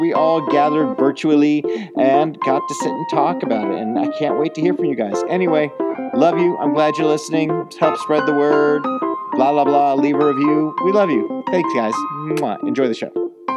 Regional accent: Alaska, United States; also born or lived in Georgia; I mean, I grew up in Alaska and Georgia, so I definitely can drive in snow.

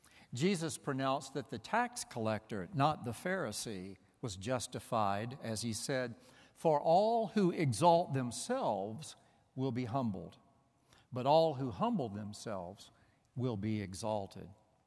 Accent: the South, United States; where I grew up in the Deep South, we didn't know what that was.

